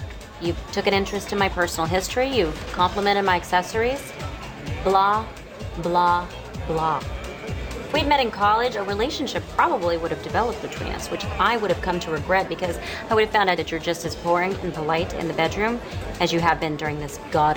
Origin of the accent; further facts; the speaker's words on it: Connecticut, United States; Connecticut.